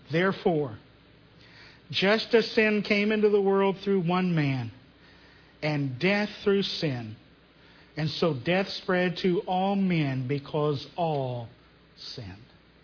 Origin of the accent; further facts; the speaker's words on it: United States; I'm an American. And we are stubbornly independent.